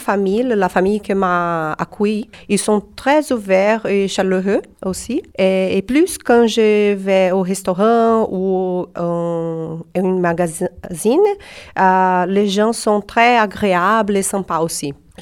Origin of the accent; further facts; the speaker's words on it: São Paulo, Brazil; French is a second language; now in Amboise, France; Je viens de São Paulo. Il y a plus de 20 millions d'habitants, de personnes là-bas. Alors, ma vie est trop grande, bruyante.